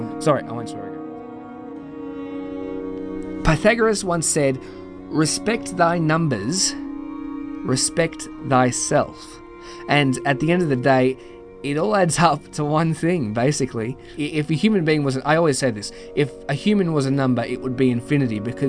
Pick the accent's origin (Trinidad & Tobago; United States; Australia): Australia; Epping, New South Wales; but I'm originally from Epping in Sydney's northwest.